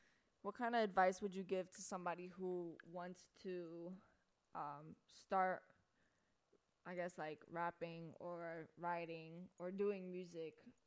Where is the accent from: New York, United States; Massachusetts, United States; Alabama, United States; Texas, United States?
New York, United States; New York City; I'm from Harlem. Life. Harlem, New York City.